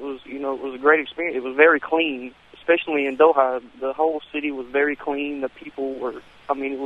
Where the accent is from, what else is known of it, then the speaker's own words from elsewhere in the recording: United States; I'm an American convert to Islam.